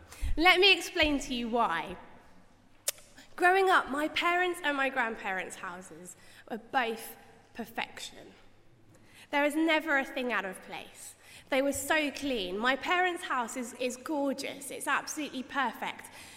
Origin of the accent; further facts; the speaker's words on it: Ipswich, East of England, United Kingdom; now in London, United Kingdom; One of the joys of living in London, I'm originally from Ipswich